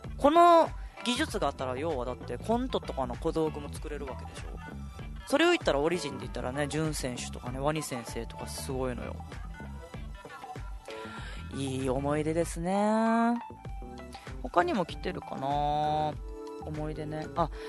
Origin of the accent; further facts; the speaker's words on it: Chubu, Japan; accent: Chubu dialect; 中部出身で中部の癖とか方言とか抜けないままラジオパーソナリティやってしまってるから、